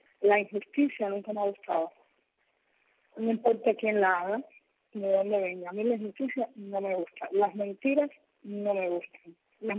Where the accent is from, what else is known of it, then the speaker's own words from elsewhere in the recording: Cuba; yo soy cubana, yo puedo venir a Cuba donde lo quiera, estoy con mis papeles arreglados